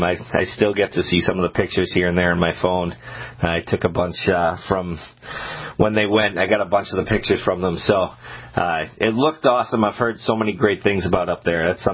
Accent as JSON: {"language": "English", "region": "Maine", "country": "United States", "tie": "born or raised there", "said": "You know, I grew up on Blueberry Pines Drive in Maine, so."}